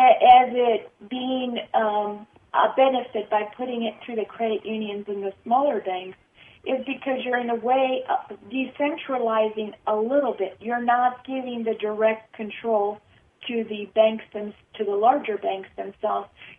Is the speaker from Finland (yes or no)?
no; Spain; English is a second language; now in United States; For example, I'm originally from Spain, so I know that we have different banks there